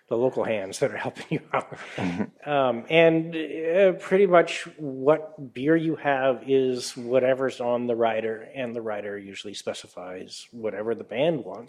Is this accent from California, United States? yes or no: yes; San Jose, California, United States; also born or lived in Sacramento; I grew up in the South Bay area to begin with, San Jose, Saratoga area, and moved to Sacramento because I liked it.